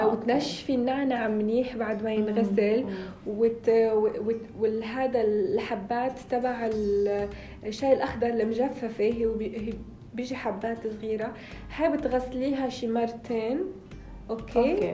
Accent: Morocco; احنا بالمغرب يعني دائما بنحط سلطات

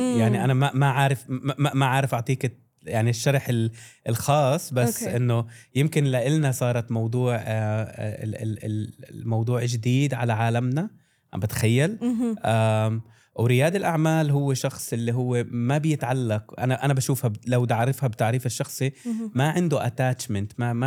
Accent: Palestine; now in Dubai, United Arab Emirates; أنا فلسطيني مقيم حاليا في دبي

